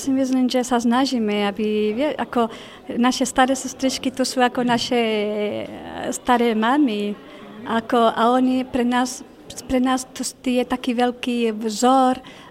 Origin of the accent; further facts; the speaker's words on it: Spain; Slovak is a second language; moved away as an adult; now in Slovakia; pochádzam zo Španielska